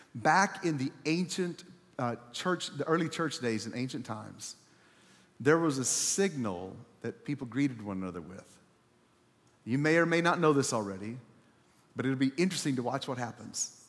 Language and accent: English; Texas, United States; I'm a hugger. I was raised in Texas. I hug everybody.